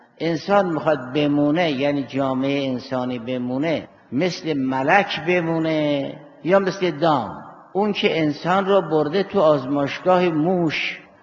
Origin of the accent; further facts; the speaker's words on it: Iran; ما هم آبایمون زرتشتی بود، ما هم ایرانی بودیم، ما هم ایرانی هستیم، منتها ما اسلام رو قبول کردیم تو این سرزمینی.